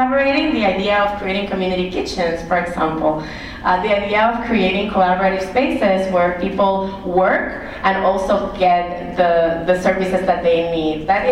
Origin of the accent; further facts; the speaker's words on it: Puerto Rico; So I am from Puerto Rico, as probably many of you know